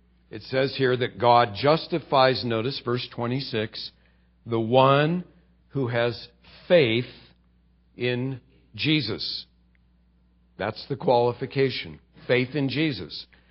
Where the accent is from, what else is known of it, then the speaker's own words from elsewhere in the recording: California, United States; I come from California, hang loose state, you know, where you just kind of roll with it.